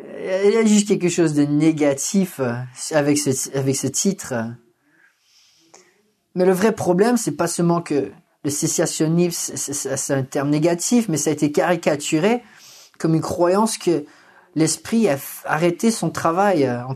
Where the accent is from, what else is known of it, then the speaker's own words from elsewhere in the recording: Texas, United States; c'est vrai que je viens du Texas